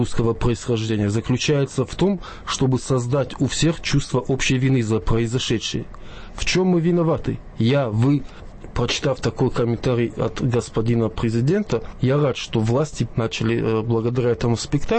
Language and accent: Russian; Beslan, North Ossetia–Alania, Russia; я, как осетин и как житель Беслана, требую у него сатисфакции